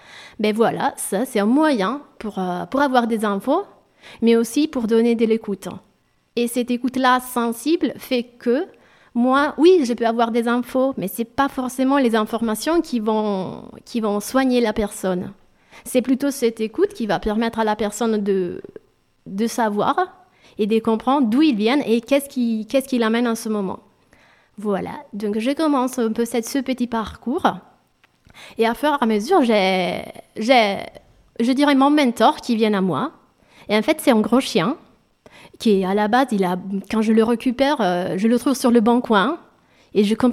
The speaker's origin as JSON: {"language": "French", "country": "Italy", "second_language": "French", "said": "Je suis italienne et j'ai fait mes études en Italie et j'ai travaillé en tant qu'infirmière à 13 ans à l'hôpital en Italie."}